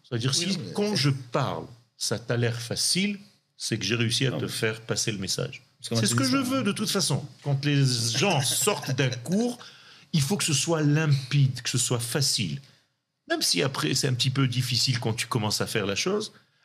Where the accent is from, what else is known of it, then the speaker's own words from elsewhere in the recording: Israel; Donc je me suis dit, mais moi je suis israélien.